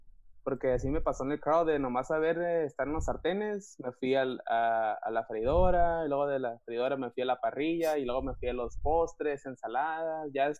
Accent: Mexicali, Baja California, Mexico; also born or lived in Calexico; vengo de Calexico y de ahí de Mexicali

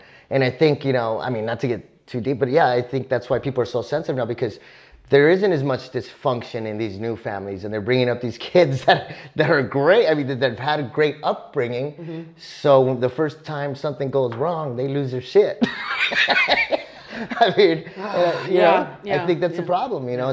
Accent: El Paso, Texas, United States; I'm from El Paso, Texas.

